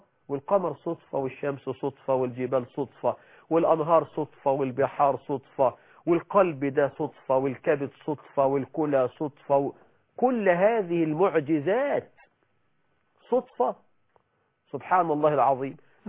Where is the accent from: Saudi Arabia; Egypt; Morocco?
Egypt; ويقول لك ده مثل عندنا في مصر، يقول لك أبو البنات مصطبة الأندال